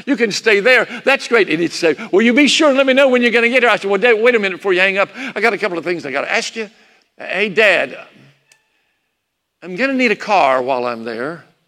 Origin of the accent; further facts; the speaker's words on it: Salisbury, North Carolina, United States; also born or lived in Greensboro; now in Nashville, United States; I was born in Salisbury. We moved to, or born in Greensboro. We moved to Salisbury after my third grade year. Spent most of my growing up years in Salisbury.